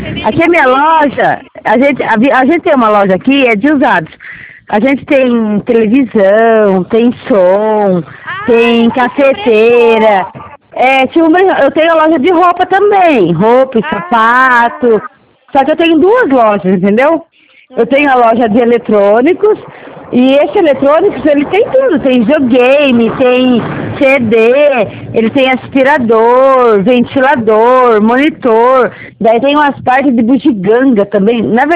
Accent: Capão Bonito, São Paulo, Brazil; A gente somos do interior, né? Nós somos de Capão Bonito, interior. De São Paulo dá uns 200 e pouco, 300 quilômetros.

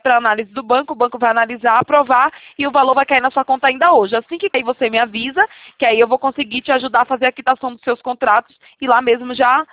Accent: Itatiba, São Paulo, Brazil; eu sou de Itatiba, interior de São Paulo.

